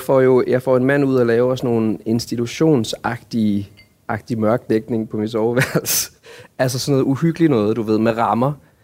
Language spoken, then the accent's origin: Danish; Brande, Central Denmark Region, Denmark; also born or lived in Herning; Boede i Brande de første 8 år i mit liv.